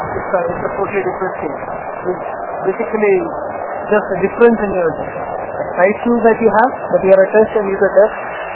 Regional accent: Mumbai, Maharashtra, India; So I'm basically from Bombay.

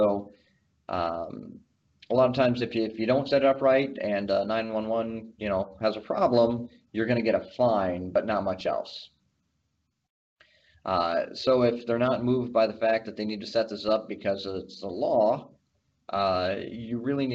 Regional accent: United States; As you can tell, I'm an American.

